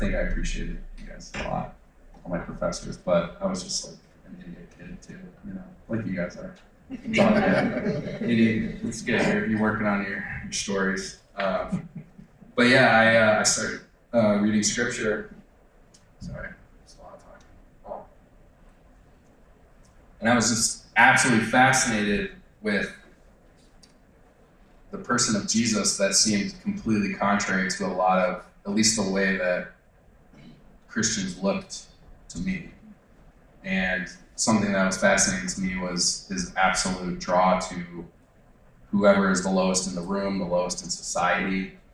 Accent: Chicago, Illinois, United States; I'm from Chicago. And I just got sucked into like the California life

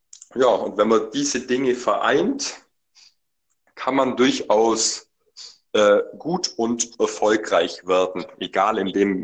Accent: Bellenberg, Bavaria, Germany; Und mein Heimatdorf ist eben dieses besagte Wellenberg.

